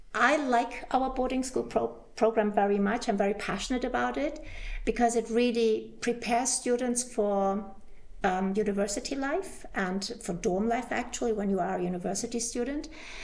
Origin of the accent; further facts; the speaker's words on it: Berlin, Germany; I grew up in Berlin, and I was in Berlin. I went to high school in Berlin